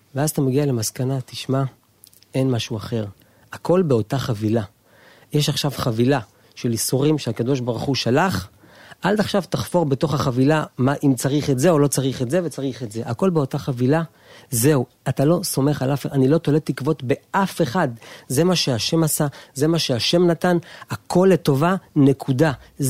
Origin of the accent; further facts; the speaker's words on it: Bnei Brak, Central District, Israel; בוודאי, גדלתי, ועוד גדלתי בבני ברק, ככה